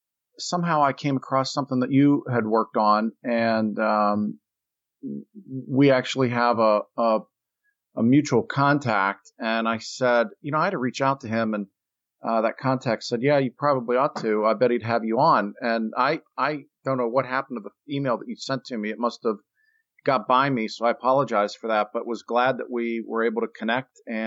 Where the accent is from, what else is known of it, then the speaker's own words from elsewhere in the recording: Ohio, United States; moved away; So I'm a Midwestern guy. I grew up in Ohio, moved to the East Coast, didn't have the money to go to college.